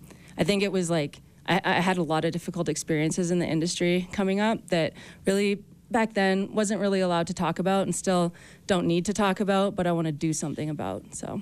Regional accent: Canada; I'm from Canada.

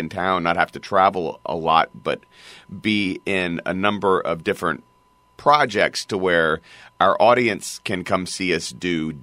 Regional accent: Lafayette, United States; now in Portland, United States; because, you know, I grew up in Lafayette.

